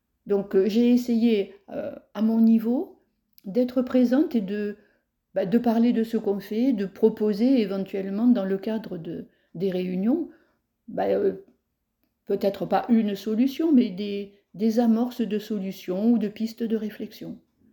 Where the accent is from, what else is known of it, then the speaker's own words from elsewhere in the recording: Draguignan, Provence-Alpes-Côte d'Azur, France; Il suffit de dire que je suis née à Draguignan, où ma famille s'est implantée depuis bien longtemps. Et donc, je suis née native, pur jus de Draguignan. Voilà. J'ai travaillé à l'extérieur et j'ai eu la joie de revenir pour le travail et la famille à Draguignan en 2006.